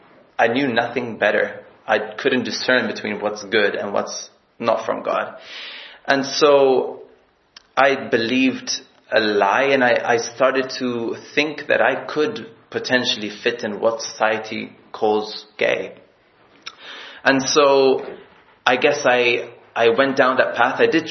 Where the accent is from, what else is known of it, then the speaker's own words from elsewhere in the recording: Malta; also born or lived in France / London; I am 30 years old. … I come from Malta. I was raised in my home country. And I spent 3 years in France and 2.5 years in London.